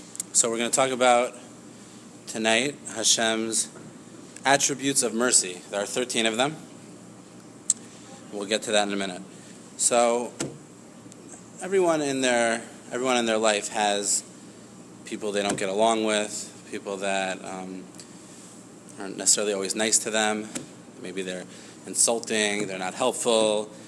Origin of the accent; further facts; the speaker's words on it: Elizabeth, New Jersey, United States; I'm originally from Elizabeth, New Jersey.